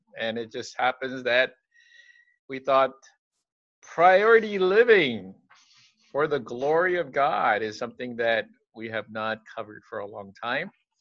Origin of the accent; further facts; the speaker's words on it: United States; And I grew up in America, so, you know, I should be even much better than that.